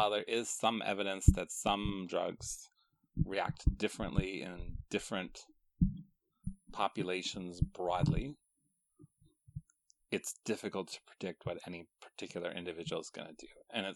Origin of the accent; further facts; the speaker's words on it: Alaska, United States; because I was from Alaska and October is much cooler.